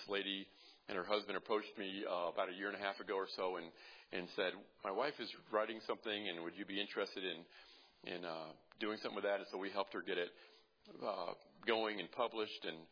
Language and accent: English; Illinois, United States; We're from the People's Socialist Republic of Illinois.